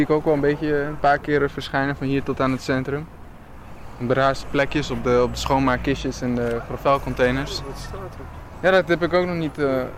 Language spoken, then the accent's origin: Dutch; Amsterdam, North Holland, Netherlands; born or raised there